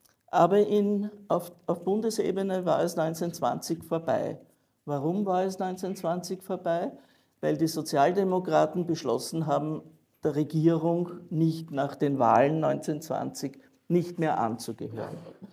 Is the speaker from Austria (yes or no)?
yes; Traisen, Lower Austria, Austria; ist es in Traisen, meinem Geburtsort und wo meine Eltern lebten, war dort die große Aufbruchsstimmung. Traisen ist ein Industrieort.